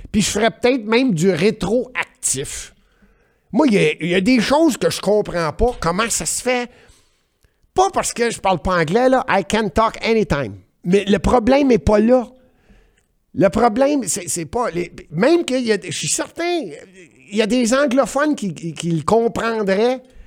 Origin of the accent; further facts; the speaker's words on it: Quebec, Canada; born there; Je suis né au Québec et le Québec est une province francophone.